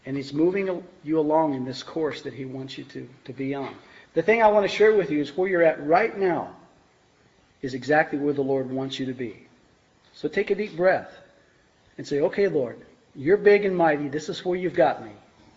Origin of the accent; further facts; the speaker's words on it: Holbrook, Arizona, United States; I grew up in the Winslow-Holbrook area. I graduated from Holbrook High School in 1974. And when I left that little town there